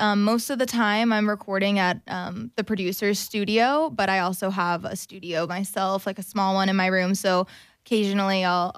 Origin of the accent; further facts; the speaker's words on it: Omaha, Nebraska, United States; now in Los Angeles, United States; I'm an artist from Omaha. Living in L.A. now.